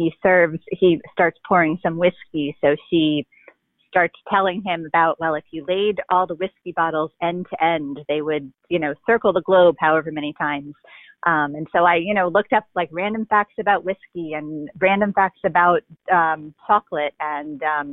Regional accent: New Jersey, United States; Sure. I'm a writer from New Jersey.

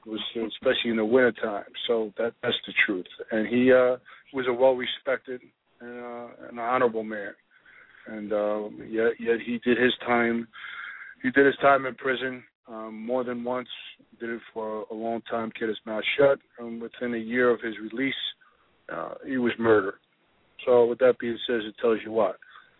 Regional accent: Philadelphia, Pennsylvania, United States; I wouldn't change where I grew up at, how I grew up, and the time that I grew up at. You know, born and raised in South Philade

